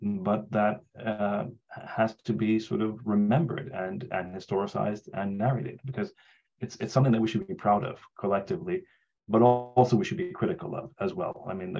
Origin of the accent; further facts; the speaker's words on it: Lebanon; I grew up in Lebanon during the war and the civil war in Lebanon.